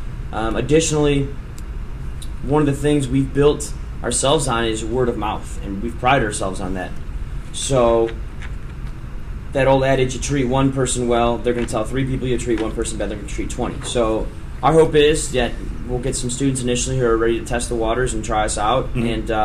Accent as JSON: {"language": "English", "town": "Dearborn", "region": "Michigan", "country": "United States", "said": "Well, actually, I'm actually from Dearborn, too."}